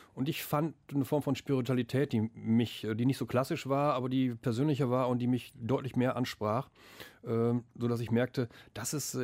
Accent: North Rhine-Westphalia, Germany; da im tiefen Münsterland, wo ich herkomme.

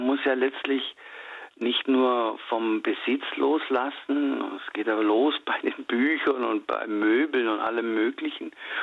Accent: Lindau, Bavaria, Germany; Also ich hätte in meine Heimat natürlich zurückgehen können, das ist Lindau im Bodensee.

